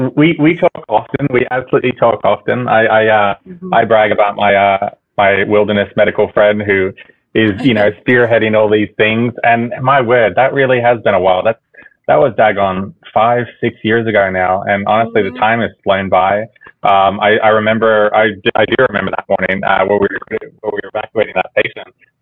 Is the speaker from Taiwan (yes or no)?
no; New South Wales, Australia; And I grew up in the outback of Australia, rural New South Wales in the country, which I think also had a huge influence on me joining the military